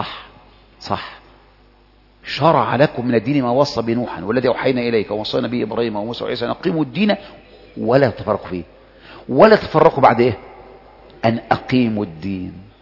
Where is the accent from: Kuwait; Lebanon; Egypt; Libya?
Egypt; زي القضاء اللي عندنا في مصر مشهور